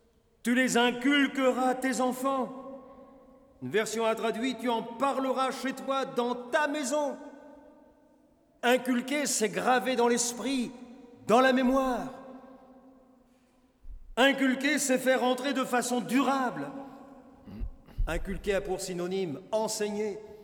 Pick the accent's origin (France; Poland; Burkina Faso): Burkina Faso; first language Mooré; French is a second language; Quelquefois, je reconnaissais la mélodie de cantiques que nous chantons, nous, dans notre langue maternelle. Et puis, j'ai entendu un chant, puis le refrain qui revenait, mais je dis, mais ça me dit quelque chose. Et puis, au dernier chœur, j'ai chanté avec eux en moré.